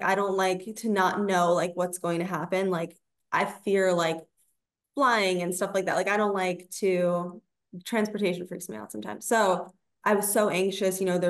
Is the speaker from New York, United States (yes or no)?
yes; New York City, New York, United States; I grew up in New York City, so like my whole family lives here and like my friends